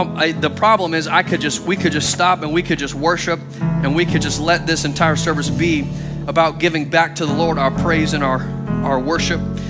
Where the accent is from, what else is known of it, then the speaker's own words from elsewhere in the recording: Texas, United States; and I grew up in the South, grew up in Texas, and we have our own Southern proverbs, right?